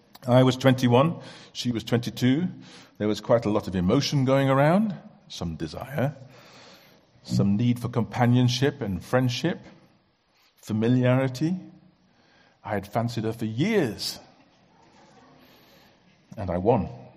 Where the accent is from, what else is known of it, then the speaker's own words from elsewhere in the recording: Bangladesh; I grew up in Bangladesh, where I often saw men walking hand in hand down the road.